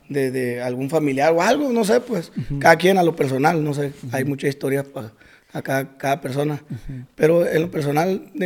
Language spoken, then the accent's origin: Spanish; Costa Rica, Sinaloa, Mexico; Soy de Costa Rica, Sinaloa. Ahí cerquita de Culiacán. Está como veintitantos minutos.